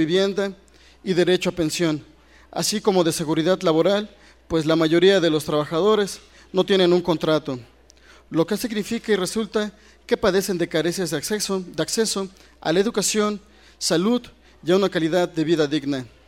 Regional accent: Puebla, Mexico; Como notarán en nuestro acento, pues somos de Puebla.

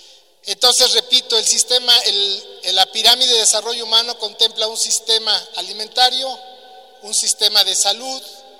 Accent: Oaxaca, Mexico; Vengo de Oaxaca

